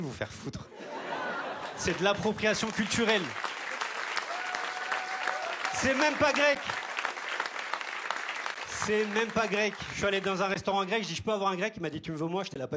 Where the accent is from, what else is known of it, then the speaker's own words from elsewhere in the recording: Turkey; Je dis à des gens, je suis Turc